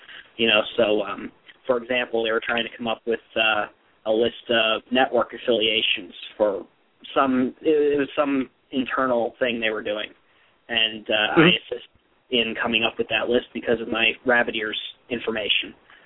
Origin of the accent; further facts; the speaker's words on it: Virginia, United States; I grew up in Virginia from the time I was mm-hmm. six. I went to the University of Virginia, and until I moved to Tennessee to work at Lucan, I basically lived in Virginia.